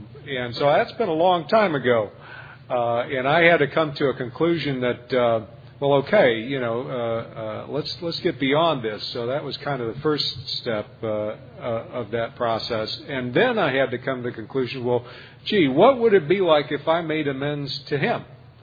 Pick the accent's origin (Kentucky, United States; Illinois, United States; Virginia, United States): Illinois, United States; Chicago; I'm from Chicago